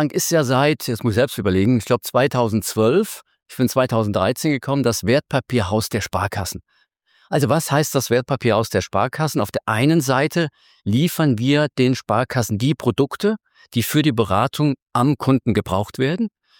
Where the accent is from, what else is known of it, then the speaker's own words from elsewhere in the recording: Koblenz, Rhineland-Palatinate, Germany; war bei der Sparkasse Koblenz, meinem Heimatort